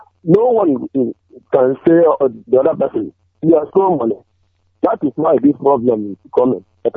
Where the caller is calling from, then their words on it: Aba, Abia, Nigeria; I'm calling from Aba.